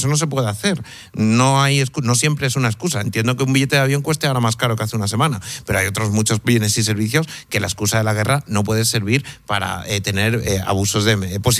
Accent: Cáceres, Extremadura, Spain; o yo soy de Cáceres, y te vas a Cáceres

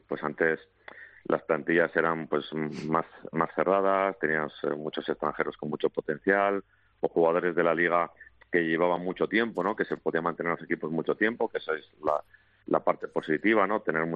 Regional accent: Asturias, Spain; Yo soy del oriente de Asturias

